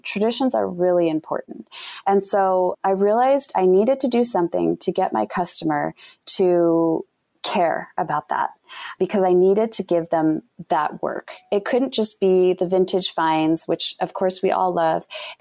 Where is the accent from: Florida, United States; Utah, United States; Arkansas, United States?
Utah, United States; You know, we're all different, but you know, we're from Utah.